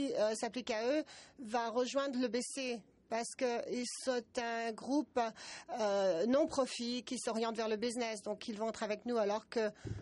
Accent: Argentina; de l'Argentine, c'est mon premier meeting

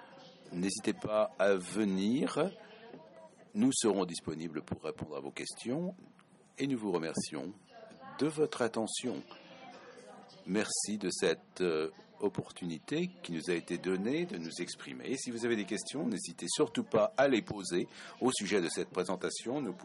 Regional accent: Argentina; je suis boursière d'Argentine, en Amérique latine, vous m'entendez?

